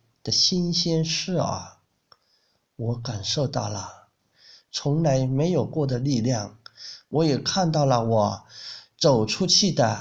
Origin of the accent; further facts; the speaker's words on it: Shangrao, Jiangxi, China; 我是来自江西上饶的